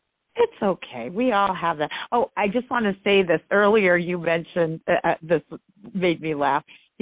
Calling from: New York, United States; I'm in New York

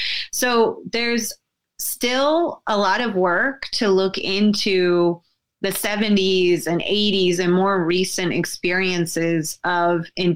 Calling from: Tahlequah, Oklahoma, United States; I'm calling in from Tahlequah, Cherokee Nation of Oklahoma

